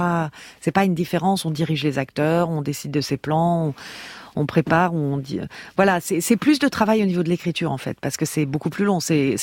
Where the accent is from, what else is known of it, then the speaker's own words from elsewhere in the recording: France; Je suis française quand même.